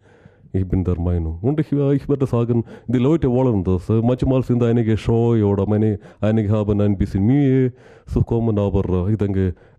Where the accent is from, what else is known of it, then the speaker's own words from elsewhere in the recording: Kerala, India; weil Wallis und Kerala, mein Heimatkanton, ist auch stark geprägt vom Glauben